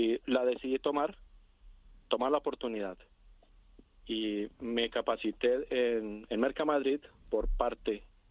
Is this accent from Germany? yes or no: no; Colombia; now in Spain; Claro, yo vengo de Colombia. Tuve que venir a España con mi familia por situaciones de seguridad allá.